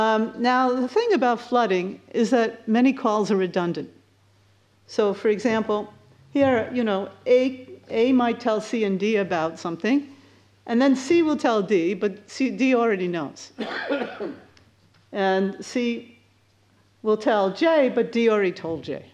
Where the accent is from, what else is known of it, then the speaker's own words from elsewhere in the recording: Victoria, British Columbia, Canada; And I'm from Victoria, which is on Vancouver Island, as opposed to Vancouver, which is not on Vancouver Island.